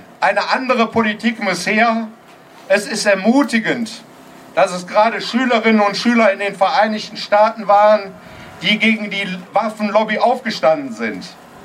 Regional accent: Duisburg, North Rhine-Westphalia, Germany; Ich komme aus Duisburg, ich kann nur bestätigen

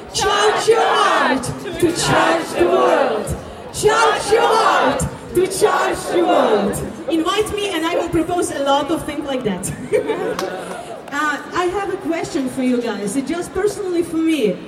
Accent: Ukraine; English is a second language; I'm from Ukraine, these guys from everywhere

